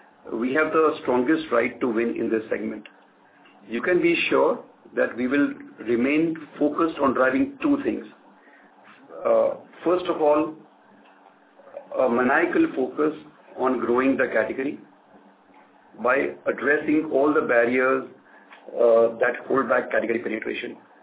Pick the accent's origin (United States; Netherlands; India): India; I think like a lot of people across the country, as Indian citizens, we were also heartbroken